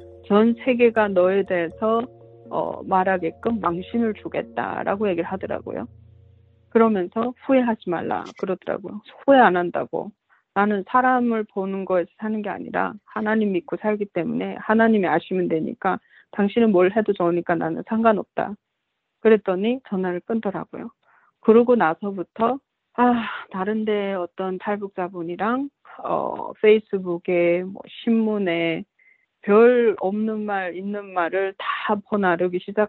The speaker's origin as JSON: {"language": "Korean", "country": "North Korea"}